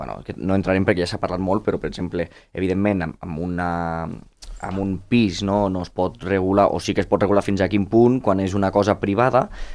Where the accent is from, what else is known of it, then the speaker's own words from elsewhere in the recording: Andorra; amb mi com a andorrà